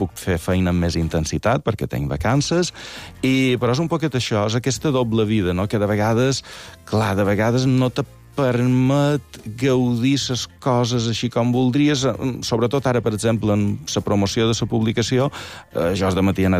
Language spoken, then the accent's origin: Catalan; Santanyí, Balearic Islands, Spain; Jo vaig en el meu poble de socialitzar. La gent de Santanyí, un temps anaves a la plaça i trobaves gent de Santanyí.